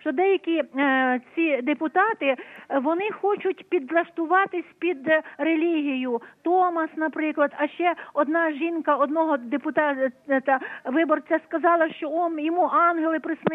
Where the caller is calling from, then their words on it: Kamianets-Podilskyi, Khmelnytskyi Oblast, Ukraine; Кам'янець-Подільський.